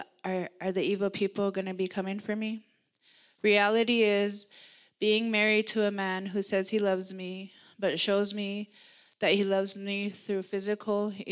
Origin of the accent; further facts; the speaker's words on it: Montana, United States; I am from the Northern Cheyenne Indian Reservations, which is located in eastern Montana.